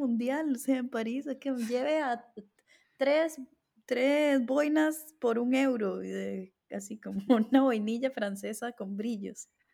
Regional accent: Costa Rica; soy de Costa Rica.

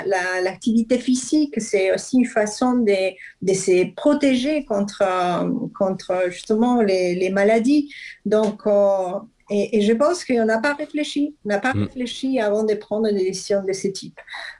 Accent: Spain; now in France; Moi, je suis espagnole. On habite en France.

